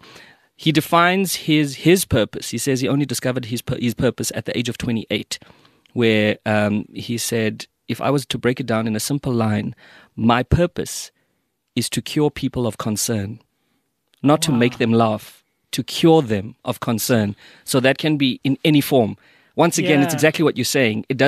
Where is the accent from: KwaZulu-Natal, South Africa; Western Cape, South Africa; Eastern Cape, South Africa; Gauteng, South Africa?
Eastern Cape, South Africa; Mthatha; I grew up Mtata.